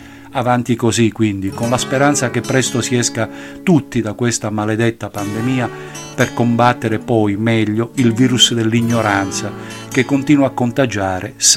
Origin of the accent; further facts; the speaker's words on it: Calabria, Italy; dalla mia terra, la Calabria, in particolare da Cosenza